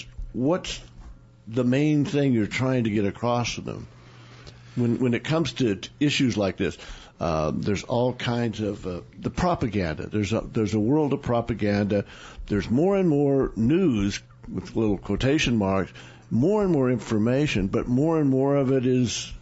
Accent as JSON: {"language": "English", "region": "Oklahoma", "country": "United States", "tie": "born or raised there", "said": "When I was growing up in Oklahoma, there was a Claremore Progress, and it was considered a really good small town newspaper."}